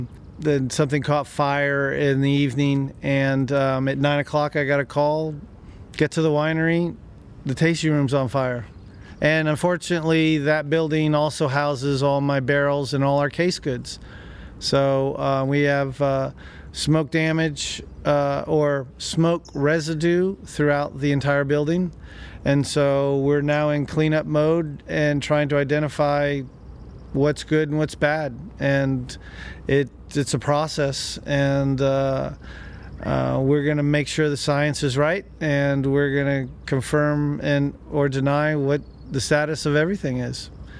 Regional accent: California, United States; As much as I liked it, my experience there, I'm from the Bay Area, so I need to get back.

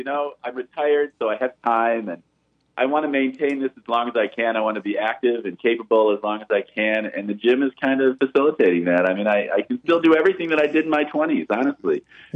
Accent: Ohio, United States; I mean, I grew up in Ohio, you know, just south of you guys, at a time when gay didn't exist.

